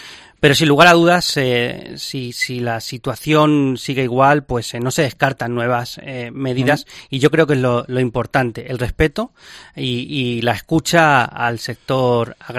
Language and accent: Spanish; Puertollano, Castilla-La Mancha, Spain; Y yo lo sé bien, soy de Puerto Llano